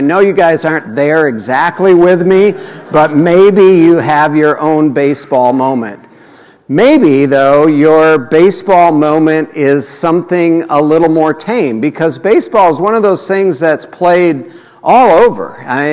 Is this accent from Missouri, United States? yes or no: yes; St. Louis, Missouri, United States; For me, and I think for a lot of our family growing up in St. Louis